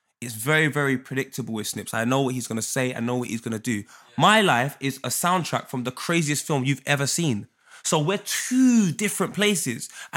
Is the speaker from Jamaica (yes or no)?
yes; Jamaica; So if I see a girl in a club, I'm Jamaican, I'm going to move to you.